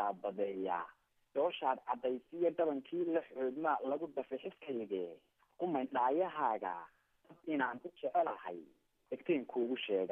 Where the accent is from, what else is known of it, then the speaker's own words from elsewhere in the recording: Hargeisa, Woqooyi Galbeed, Somalia; born there; aan ku dhashay magaalada Hargeysa.